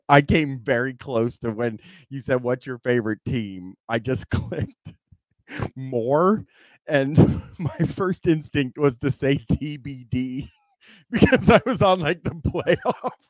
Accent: Canada; with me being Canadian.

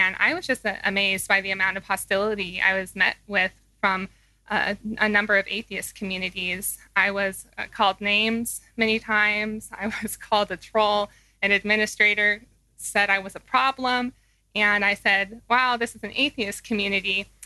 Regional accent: Palm Springs, California, United States; Yeah, I'm actually from California, the Palm Springs area. That's where I'm born and raised.

